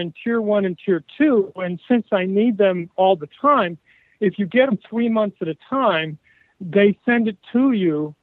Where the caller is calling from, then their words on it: Indiana, United States; I'm calling from Shopton, Indiana.